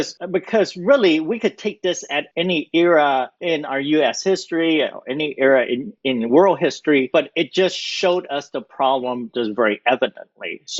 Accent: Houston, Texas, United States; I say y'all because I'm from Houston. Okay, I'm from Texas.

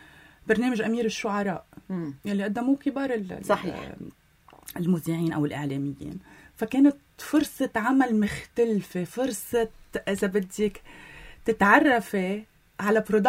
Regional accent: Lebanon; أنا فخورة أنه أنا لبنانية

